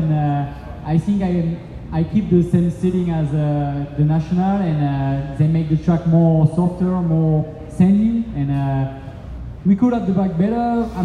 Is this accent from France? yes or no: yes; France; English is a second language; now in United States; especially for me that now I live in America and I'm strong, far away from everybody. And far from my home country, far from my friend and my family, and yeah, to have here today all the French crew